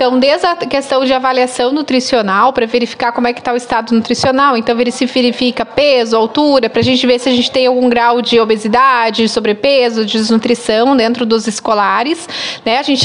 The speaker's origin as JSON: {"language": "Portuguese", "town": "Passo Fundo", "region": "Rio Grande do Sul", "country": "Brazil", "said": "Eu aqui, que também sou aqui de pertinho, que sou de Passo Fundo."}